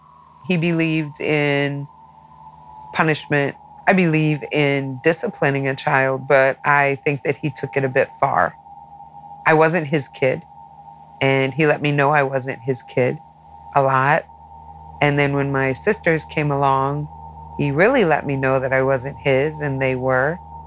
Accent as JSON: {"language": "English", "town": "Rochester", "country": "United States", "tie": "born or raised there", "said": "I had great teenage years growing up in Rochester. I did everything a teenager wasn't supposed to do."}